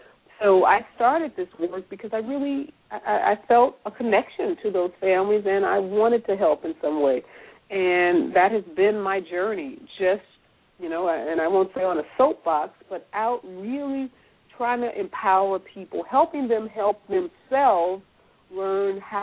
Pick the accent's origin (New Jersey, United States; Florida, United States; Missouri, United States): Missouri, United States; St. Louis; now in Los Angeles, United States; Well, I grew up in North St. Louis, and I went to the University of Chicago and on to Harvard Law School, and then I moved to the Los Angeles area.